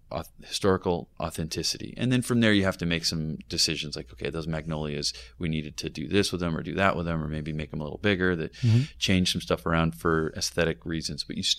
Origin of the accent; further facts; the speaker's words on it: California, United States; I'm from California. I know what a palm tree looks like. I know what some dead grass looks like